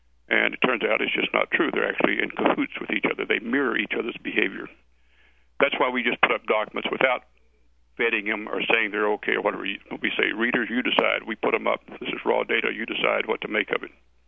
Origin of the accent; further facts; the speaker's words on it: Texas, United States; Yeah, I'm from Texas. You know, the saying down there, one problem, one ranger.